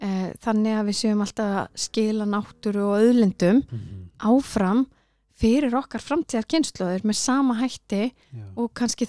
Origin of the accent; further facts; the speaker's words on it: Reykjavík, Capital Region, Iceland; Ég árbæðingur, ég er elst upp í Hraunbænum og í Selásnum og síðan er ég svo mikið í sveit hjá ömmun og afa sem átti bóndabæ.